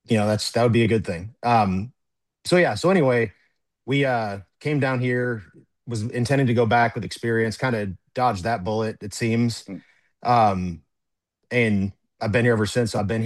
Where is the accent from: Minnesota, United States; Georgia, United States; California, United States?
Minnesota, United States; There was an officer in my hometown. His name was Jim Donahue. And I grew up in a town of about 4,000 people in Minnesota.